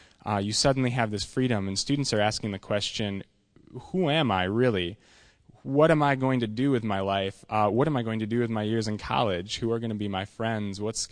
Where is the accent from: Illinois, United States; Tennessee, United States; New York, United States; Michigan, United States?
Michigan, United States; Traverse City; Anyway, I grew up here in Traverse City. I went to school at Michigan Tech, which is in the UP. That's in Houghton.